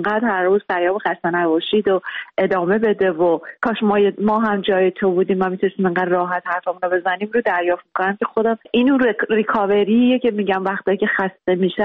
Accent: Iran; moved away; بیرون از ایران هستم، ولی من داخل ایرانم همیشه تند نوشتم، بازخواست شدم و اصلا علت مهاجرتم هم همین تند بودن و قلم تند و تیز و زبان تند و تیز بود.

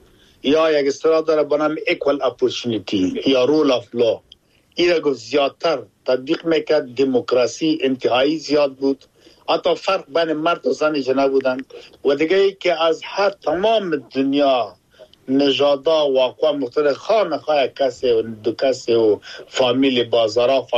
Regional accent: Afghanistan; now in United Kingdom; ما افغان هستم در انگلستان زندگی می کنم، یک خود ما افغان هستم مسلمان هستم

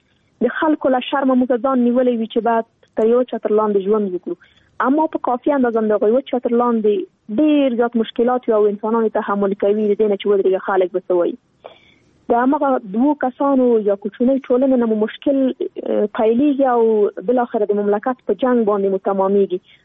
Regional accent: Afghanistan; born or raised there

